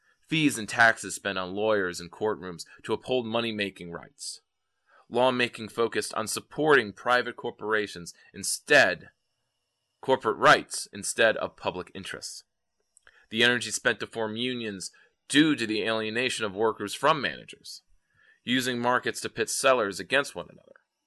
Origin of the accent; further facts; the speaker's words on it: Albany, United States; What comes to mind is a small shop in here in my hometown of Albany